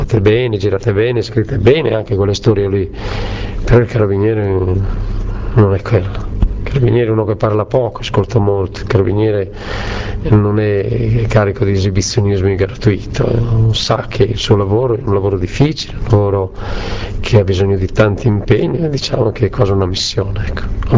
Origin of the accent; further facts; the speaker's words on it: Sardinia, Italy; perché la Sardegna la conosco, ma appartiene, io sono sardo, conosco bene quella realtà, per esempio agropastorale